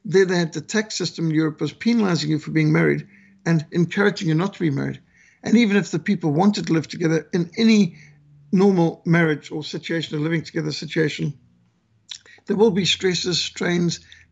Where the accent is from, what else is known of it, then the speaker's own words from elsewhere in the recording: Cape Town, Western Cape, South Africa; born there; When I was born in Cape Town, South Africa, whites were 32% of the population of South Africa.